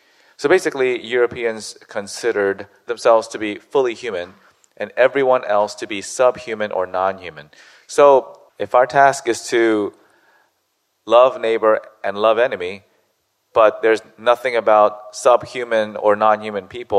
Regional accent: South Korea; English is a second language; In my home country of Korea, there is an epidemic of Korean people getting eyelid surgery

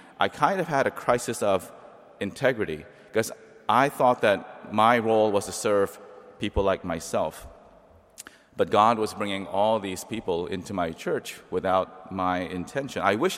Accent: South Carolina, United States; What I didn't know growing up, and I grew up in South Carolina, where we had a lot of black people and white people, and very few Asians.

